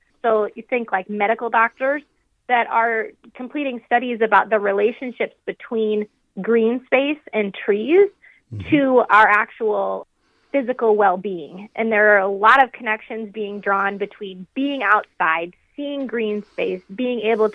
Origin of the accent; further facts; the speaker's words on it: Iowa, United States; I kind of grew up here in Iowa State, even though I'm actually from Northeast Iowa.